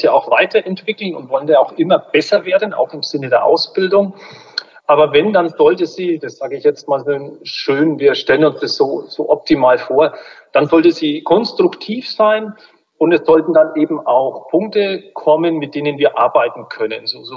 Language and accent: German; Bavaria, Germany; Ich komme ja mehr so aus dem Frankenländle